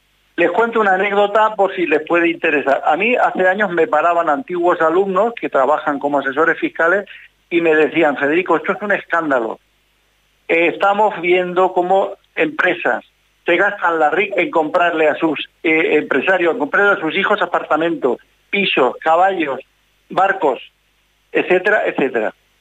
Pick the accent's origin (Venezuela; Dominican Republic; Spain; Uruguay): Spain; Castilla-La Mancha; yo soy manchego